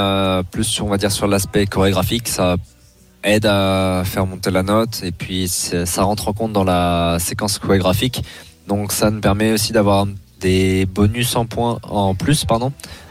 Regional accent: Bordeaux, Nouvelle-Aquitaine, France; born there; also born or lived in Toulouse / Poitiers / Courbevoie; now in Nice, France; Donc je suis né à Bordeaux. Ensuite, je suis parti à Toulouse. Après, j'ai fait Poitiers, ensuite Courbevoie. Et maintenant, je suis à Nice. J'ai fait un petit tour de France.

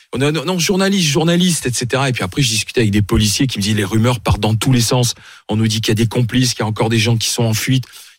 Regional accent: Nice, Provence-Alpes-Côte d'Azur, France; tu te sens étreint par le drame que tu vis en tant que niçois.

